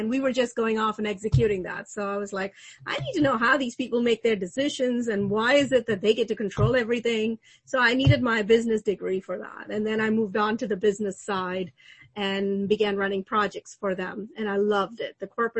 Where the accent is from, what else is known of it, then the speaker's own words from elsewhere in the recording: Chennai, Tamil Nadu, India; born there; I was born in India in a southern coastal city, Chennai, which is a big crowded city with all the population things that you see in your videos of India if you've never been there before, a very densely populated urban city.